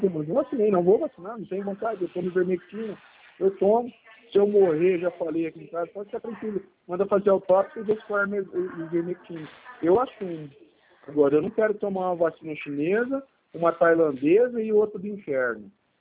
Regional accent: Italy; eu sou italiano, desse mesmo italiano.

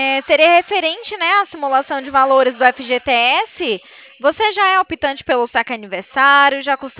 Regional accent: Fortaleza, Ceará, Brazil; now in Campinas, Brazil; Então, atualmente eu moro aqui em Campinas, mas sou de Fortaleza também.

